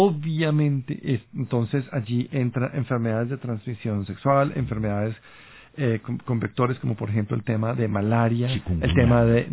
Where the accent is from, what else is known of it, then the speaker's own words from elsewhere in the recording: Colombia; que los tenemos que asumir como colombianos